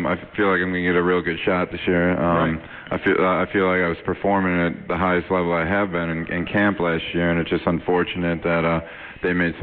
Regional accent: Buffalo, New York, United States; I like the city. It's close to my hometown in Buffalo

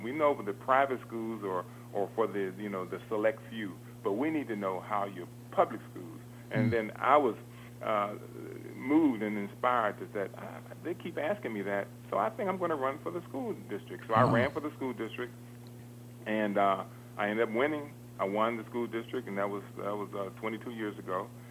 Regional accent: Gary, Indiana, United States; From growing up in Gary, Indiana, with my parents both stressing the importance of education, and I'm the youngest of seven.

